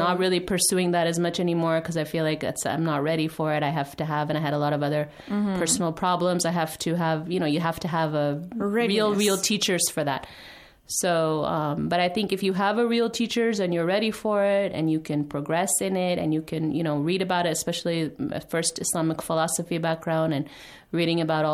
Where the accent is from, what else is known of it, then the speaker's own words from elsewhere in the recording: California, United States; moved away as an adult; now in Qom, Iran; I'm from Southern California, U.S. I've been here in Qom this time a little over 5 years.